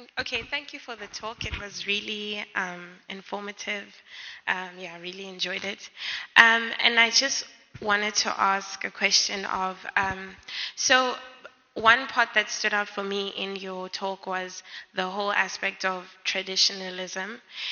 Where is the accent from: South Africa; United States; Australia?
South Africa; I'm Mozambican, well, I'm South African, but my mom and her family is Mozambican. But we grew up in a very, spoke Portuguese.